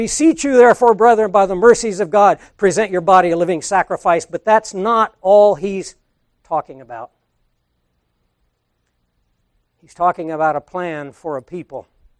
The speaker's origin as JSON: {"language": "English", "region": "Scotland", "country": "United Kingdom", "said": "Well, I'm a Scottish Christian."}